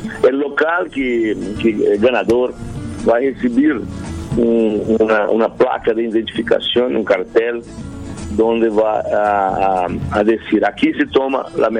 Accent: Brazil; Spanish is a second language; now in Paraguay; yo como brasileño, pero mi corazón es brasileño, mi alma es paraguaya. Yo vivo hace 18 años en Paraguay, me encanta.

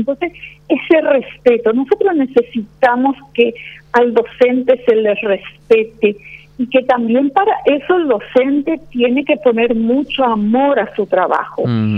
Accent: Villeta, Central, Paraguay; Yo soy de Guazúcora, de una compañía de Villeta, del distrito de Villeta, y yo me fui a enseñar en mi propia escuela donde yo terminé mi sexto grado.

